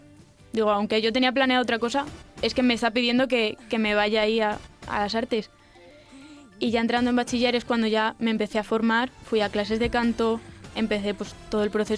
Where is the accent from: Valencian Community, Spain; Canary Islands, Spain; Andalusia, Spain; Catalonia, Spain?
Valencian Community, Spain; Alicante; Que como vengo de Alicante, que está el aire húmedo, ahora llego a Madrid y se me seca la boca.